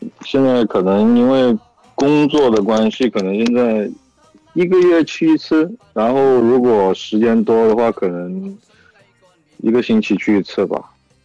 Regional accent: Shenzhen, Guangdong, China; 我来自深圳，是个热爱球鞋跟潮流的一个快到中年的一个小男生。

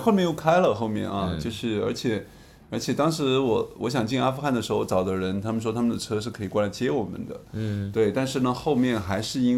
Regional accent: China

